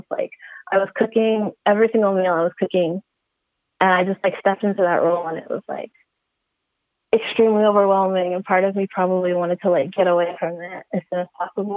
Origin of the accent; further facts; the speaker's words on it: United States; My mom's in America. I'm American.